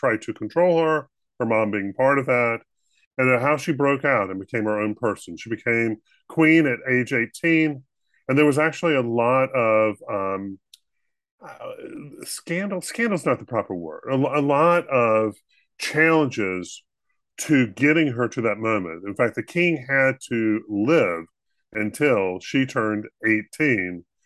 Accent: United States; I'm an American, Steve.

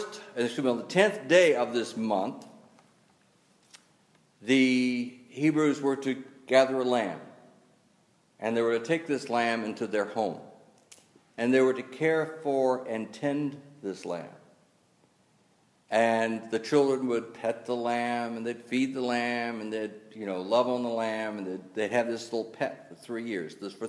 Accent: Texas, United States; but I grew up in Texas, and we had a few deserts in Texas.

